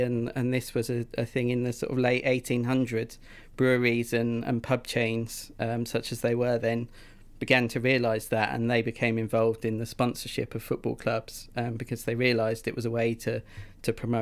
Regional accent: Eastbourne, South East England, United Kingdom; I grew up in Eastbourne. I used to live...

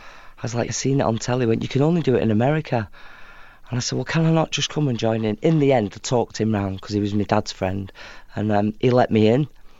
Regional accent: Fleetwood, North West England, United Kingdom; I grew up in Fleetwood, so Fleetwood's a fishing town in the north of England, right by the sea, and it was a tough childhood.

